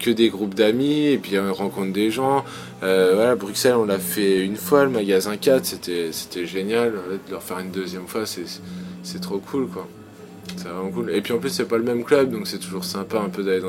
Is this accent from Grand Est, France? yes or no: yes; Nancy, Grand Est, France; donc on est de Nancy, nord-est